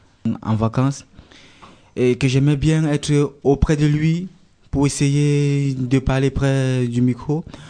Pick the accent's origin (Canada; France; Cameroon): Cameroon; parce que chez nous au Cameroun, les femmes encore subissent de l'inégalité.